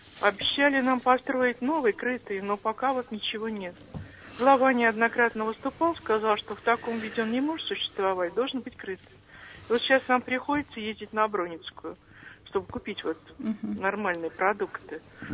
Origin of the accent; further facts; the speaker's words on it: Ramenskoye, Moscow Oblast, Russia; Я вот сама коренной житель Раменского.